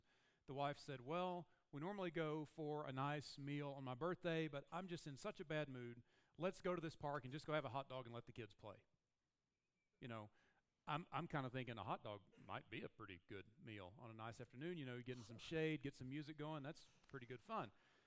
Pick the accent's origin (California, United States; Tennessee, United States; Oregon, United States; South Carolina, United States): South Carolina, United States; Because I grew up in South Carolina where we were 49th in education